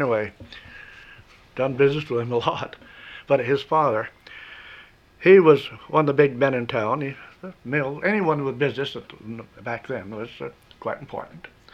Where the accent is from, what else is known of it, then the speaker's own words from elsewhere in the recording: Waitsfield, Vermont, United States; born there; I was born in Waitsfield, a back farm bordered on the town line of Warren.